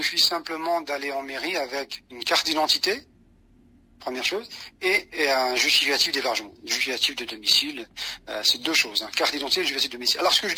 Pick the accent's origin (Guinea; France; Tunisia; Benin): France; Bien sûr que si, je suis français.